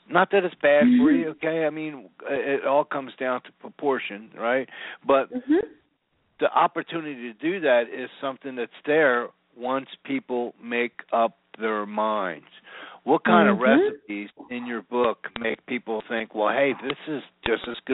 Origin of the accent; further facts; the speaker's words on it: Philadelphia, Pennsylvania, United States; So I was born and raised Italian in Philadelphia. My mom ate everything from scratch